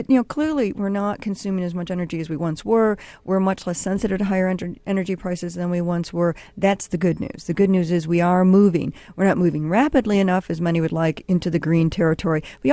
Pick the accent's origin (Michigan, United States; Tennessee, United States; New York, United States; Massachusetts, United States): Michigan, United States; Detroit; I'm from Detroit, so I do know this.